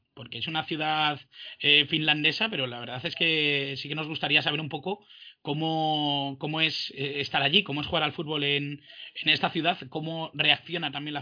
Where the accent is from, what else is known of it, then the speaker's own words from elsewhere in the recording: Castile and León, Spain; es casi de mi tierra, es de un pueblito muy cerca de Valladolid, muy cerquita de mi tierra, de mi zona